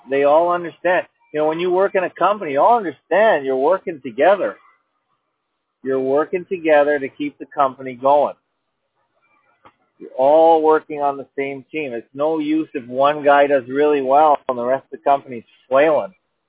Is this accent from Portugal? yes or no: no; Canada; And as a Canadian, I'm always biased that they can't really let a Canadian team win